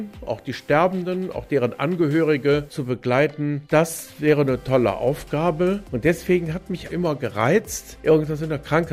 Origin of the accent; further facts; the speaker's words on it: Düsseldorf, North Rhine-Westphalia, Germany; gehe jetzt in meine Heimat zurück, in den Düsseldorfer Süden.